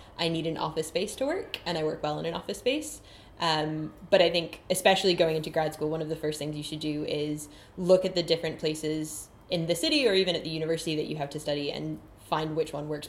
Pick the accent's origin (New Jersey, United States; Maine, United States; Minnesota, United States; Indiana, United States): Maine, United States; moved away as an adult; now in Edinburgh, United Kingdom; I am originally from Maine, but I have done all of my degrees at Edinburgh, so this is entering my eighth year of living here.